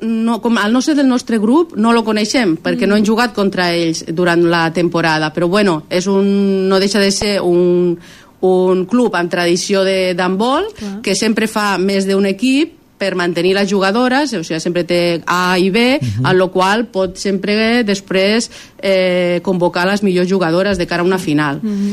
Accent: Móra la Nova, Catalonia, Spain; perquè jo sóc de Móra la Nova

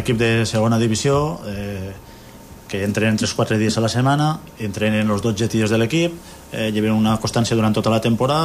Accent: Fabara, Aragon, Spain; jo vinc de Favara, i a Favara la veritat és que sempre hem tingut molta afició al pavelló ple

